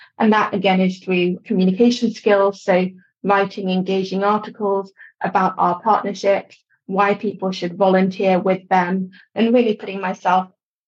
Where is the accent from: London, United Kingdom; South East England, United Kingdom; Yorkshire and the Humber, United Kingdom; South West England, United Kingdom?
London, United Kingdom; born there; So I was born in London. I'm 28 years old.